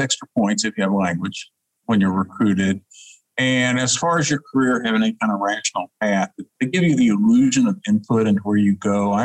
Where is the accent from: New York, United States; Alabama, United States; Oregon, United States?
Alabama, United States; Huntsville; when I was growing up in Huntsville, it was a very international town. There were people from all over the world there.